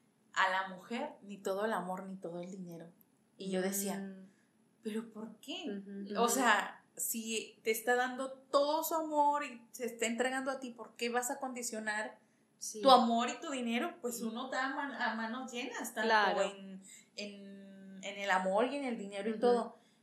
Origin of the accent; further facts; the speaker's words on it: Mexico; now in United States; yo que vengo de México y vengo acá a Estados Unidos y veo dos culturas completamente diferentes